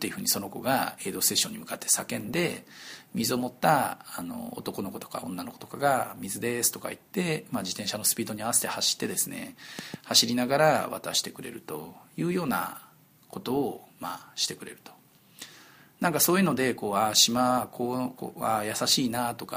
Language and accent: Japanese; Matsuyama, Ehime, Japan; born there; 僕別にあの松山で生まれたんで、本籍今治なんで愛媛なんですけれども、